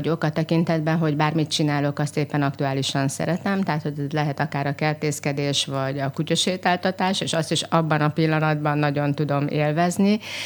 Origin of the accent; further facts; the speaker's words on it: Szekszárd, Tolna, Hungary; Itt születtem, itt nőttem fel. Azt gondolom, hogy ez egy olyan kisváros, ami nagyon csendes